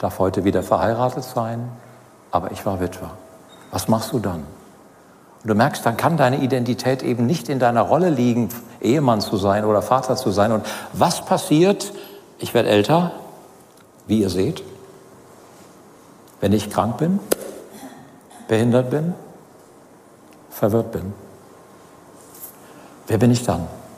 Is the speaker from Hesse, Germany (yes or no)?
yes; Bischhausen, Hesse, Germany; Ich komme aus Hessen, bin groß geworden im Kreis Eschwege. Das war früher Zonenrandgebiet. Kleines Dorf, Bischhausen, Waldkappel, kein Mensch kennt das wahrscheinlich. Kleines Dorf, Papa Maurer, Mama Hausfrau.